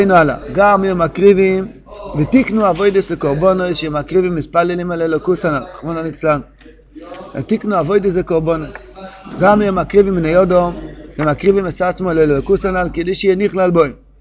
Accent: Jerusalem, Jerusalem District, Israel; כשהייתי ילד בירושלים, הרבה שנים

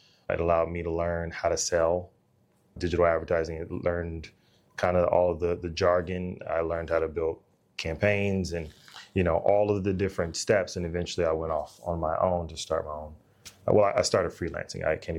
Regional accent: San Diego, California, United States; also born or lived in Dallas; I'm a Dallas native. I was born here. I grew up in San Diego.

